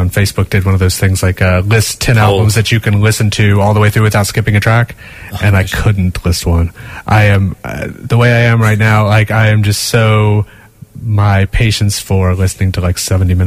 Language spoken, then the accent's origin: English; Deep South, United States; moved away; also born or lived in Boston / London; I grew up in the deep south in the States, and then okay. 10 years in Boston, and then 3 years in London, and then here.